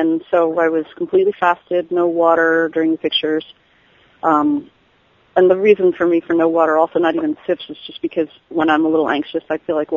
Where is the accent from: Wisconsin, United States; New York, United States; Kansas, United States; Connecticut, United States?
New York, United States; I know you wouldn't believe I grew up in New York.